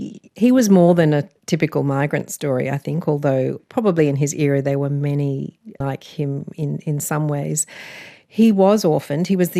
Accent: Malaysia; now in Australia; The food here was no comparison to the food I grew up with eating in Malaysia.

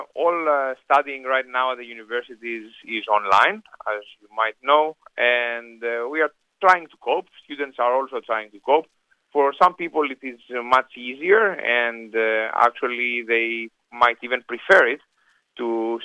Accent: Chania, Crete, Greece; also born or lived in Canada; So then from Canada, went back to Greece because I am so sentimentally attached to my hometown of Hania in Crete.

